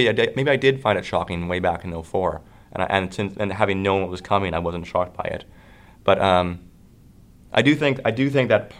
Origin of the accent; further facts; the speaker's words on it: Canada; I'm Canadian and the narrator's Canadian.